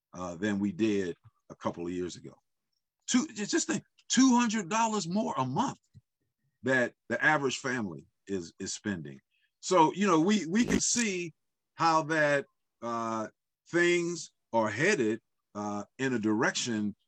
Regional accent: United States; Before I'm American and before I'm Black, you know, I'm a child of God, right?

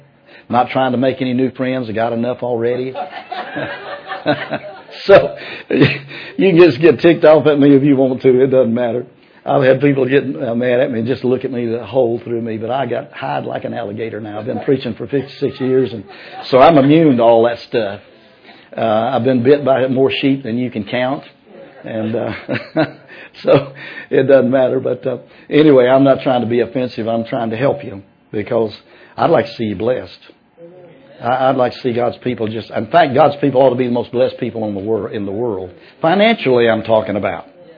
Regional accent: Scotland, United Kingdom; because I'm a Scotsman

